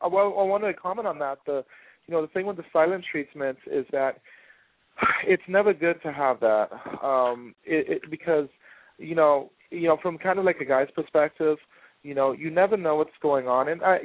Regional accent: Germany; now in California, United States; I am originally from Germany. He's right on that, but I actually live in California now, so I've been out here for the last 15 years.

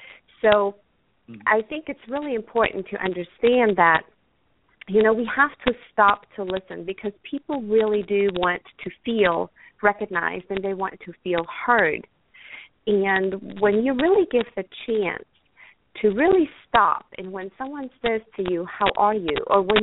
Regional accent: Germany; English is a second language; moved away as an adult; now in United States; originally, 15 years ago, I decided to actually move to the United States, which I'm originally from Germany, Europe

